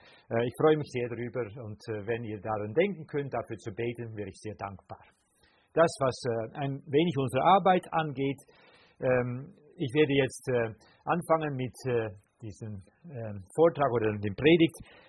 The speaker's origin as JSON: {"language": "German", "country": "Netherlands", "lives_now": "Herborn, Germany", "said": "ich bin Holländer, wohne in Herborn mit meiner Frau Elke hier vorne"}